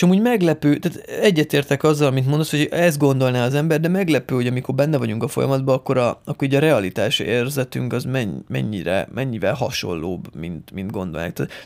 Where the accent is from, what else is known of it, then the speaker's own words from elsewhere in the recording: Eger, Heves, Hungary; én egri vagyok, alapból a Bükkben nőttem fel, farkasok neveltek.